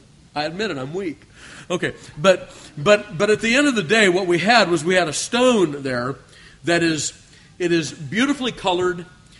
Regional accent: California, United States; Where we grew up in Southern California, in the desert up there, there was quartz everywhere.

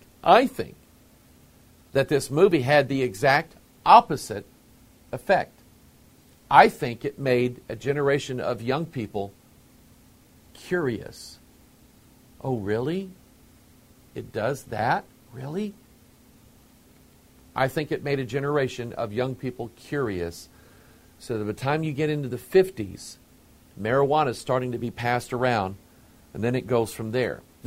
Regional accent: United States; You know, because I'm American?

